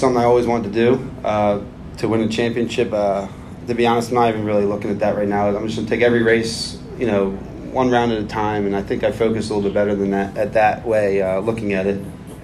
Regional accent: Maple Grove, Minnesota, United States; But coming into Maple Grove, my hometown, I had a lot of support, you know, 100-plus people, friends and family.

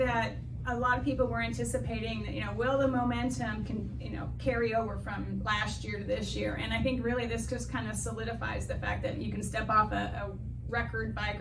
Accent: West Coast, United States; I'm from the West Coast, but Gainesville is really my second home.

